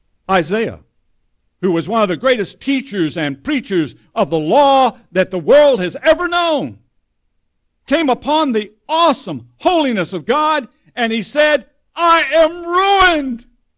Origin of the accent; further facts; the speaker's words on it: Texas, United States; I know as a Texan, it's hard for me to believe that I'm not more right than anybody else.